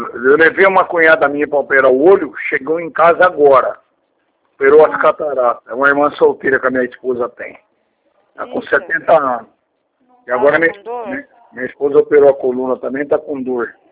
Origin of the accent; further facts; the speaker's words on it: Taquaritinga, São Paulo, Brazil; É, eu sou da região de Ribeirão, eu sou de Taquaritinga.